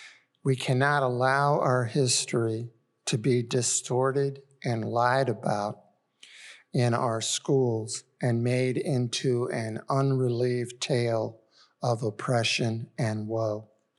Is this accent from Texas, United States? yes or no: no; Illinois, United States; than I, for example, heard about growing up in Illinois in the 60s and 70s.